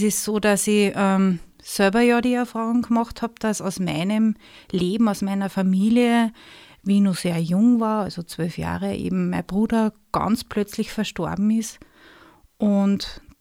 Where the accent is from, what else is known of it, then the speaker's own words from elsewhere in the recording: Austria; in unserer Gesellschaft oder auch bei uns in Österreich